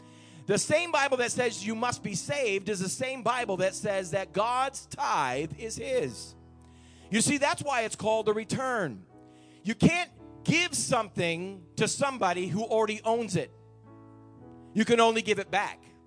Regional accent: New England, United States; I'm from New England.

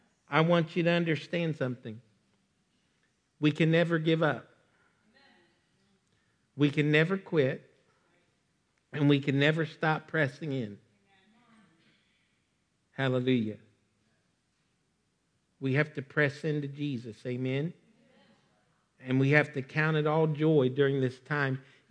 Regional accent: United States; Now listen, I'm American, and I'm a patriot, and I love my country.

